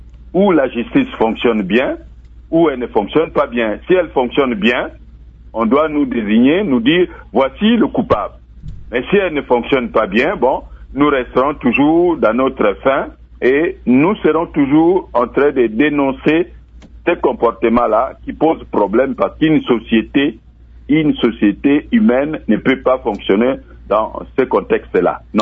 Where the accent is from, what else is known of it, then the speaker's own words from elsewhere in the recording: DR Congo; nous sommes Congolais